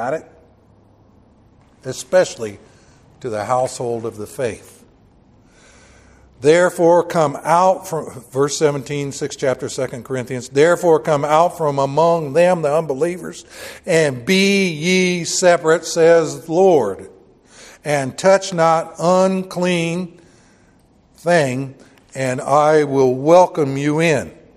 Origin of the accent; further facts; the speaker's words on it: Junction City, Oregon, United States; It was one time when I was growing up in Junction City, Oregon.